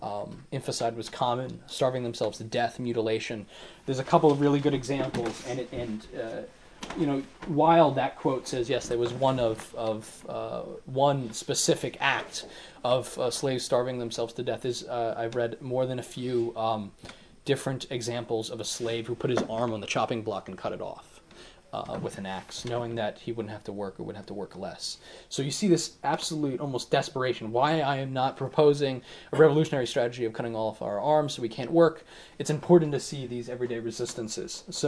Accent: Long Island, New York, United States; one of the first slave rebellions ever in the New World was in Long Island, my hometown.

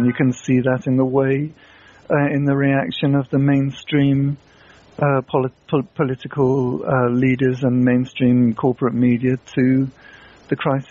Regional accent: Ireland; because I'm from Ireland

